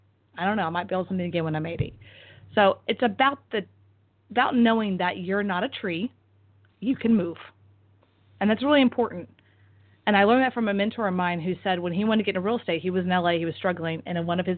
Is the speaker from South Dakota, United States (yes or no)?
no; Texas, United States; also born or lived in Florida; So I woke up and my sister is in Austin. I'm from Texas, and Austin was doing very well on a financial level.